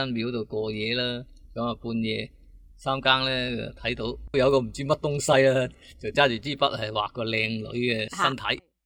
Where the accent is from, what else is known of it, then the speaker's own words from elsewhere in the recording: Hong Kong; 即系我哋即系人类啊，唔止我哋香港人啊、中国人啊，甚至全世界都系嘅